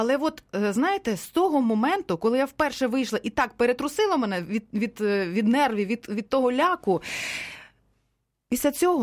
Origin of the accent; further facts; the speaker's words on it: Ternopil, Ternopil Oblast, Ukraine; born there; Я ж народилася в Тернополі.